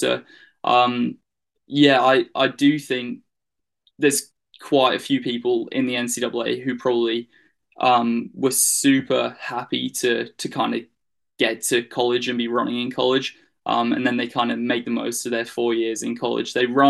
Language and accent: English; Australia; also born or lived in England; Yeah, so I was born in England. Grew up, well, didn't really grow up there, but I lived there till I was seven. All my family and everything's from England. So we moved out to Australia.